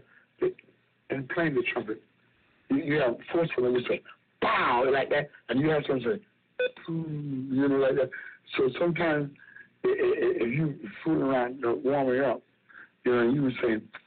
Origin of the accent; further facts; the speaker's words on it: Cheraw, South Carolina, United States; Chiro, South Carolina.